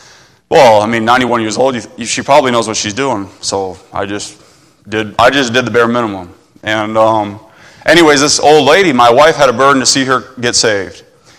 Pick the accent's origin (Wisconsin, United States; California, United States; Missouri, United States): Wisconsin, United States; I grew up in Wisconsin on a dairy farm. And I thought I'd be a dairy farmer my whole life